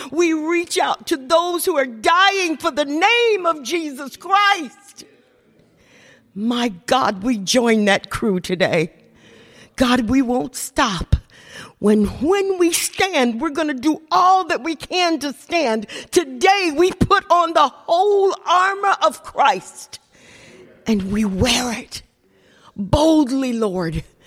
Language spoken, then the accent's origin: English; Dyersburg, Tennessee, United States; born there; I was born in Dyersburg, Tennessee. Amen. And I'm back home for a short season as we've traveled the nations of the world.